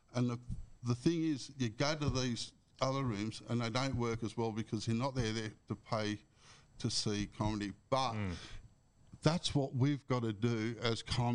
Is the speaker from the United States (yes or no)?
no; Richmond, Australia; and that's my hometown of Richmond, right, where I grew up, went to school and all that.